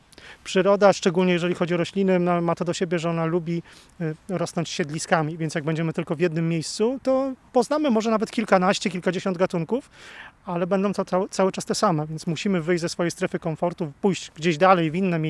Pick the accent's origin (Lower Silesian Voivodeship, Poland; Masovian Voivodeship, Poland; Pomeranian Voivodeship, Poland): Pomeranian Voivodeship, Poland; Gdynia; Czasami ludzie się śmieją, że ja chyba stamtąd w ogóle pochodzę, ale nie, jestem z Gdyni.